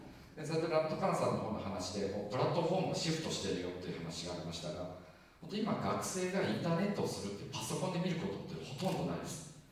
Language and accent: Japanese; Kagawa, Japan; 私本当に香川県から実は出たことがなくてですね、生まれも育ちも学校も就職先もということで、自分が生まれた実家からですね、半径20キロ以内で生活しているっていうので、